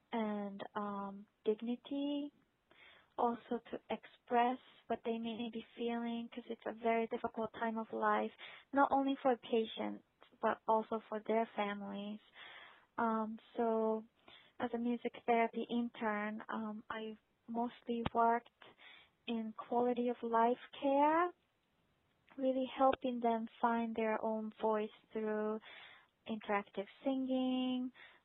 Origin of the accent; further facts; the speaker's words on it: Japan; also born or lived in United States; I grew up in Japan, which is very clean, very organized, and wealthy, I would say, and America too.